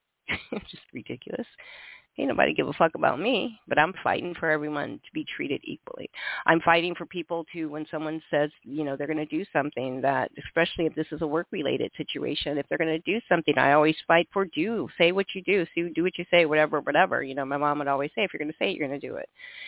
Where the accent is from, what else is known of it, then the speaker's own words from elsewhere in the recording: Sioux City, Iowa, United States; Well, I'm from Sioux City, Iowa, and the most important person was that statue in the park.